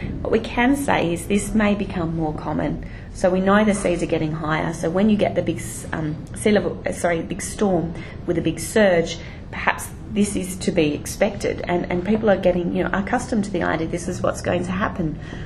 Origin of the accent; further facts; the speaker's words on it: Northern Territory, Australia; I grew up in the Northern Territory, and if you left a fruit box in the car with a straw in it, during the day the liquid would pop out the straw as it heated up.